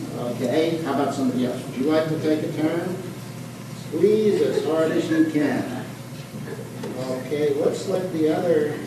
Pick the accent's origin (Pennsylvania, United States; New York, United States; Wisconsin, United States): Pennsylvania, United States; When I was your age in the church I grew up in near Philadelphia, Pennsylvania, we used to sing a little song